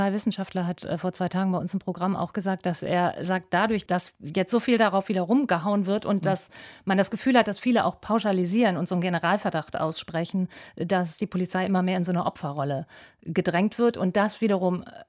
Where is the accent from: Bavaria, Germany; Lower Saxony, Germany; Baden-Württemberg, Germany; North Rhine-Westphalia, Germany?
North Rhine-Westphalia, Germany; now in Berlin, Germany; Ich komme aus Nordrhein-Westfalen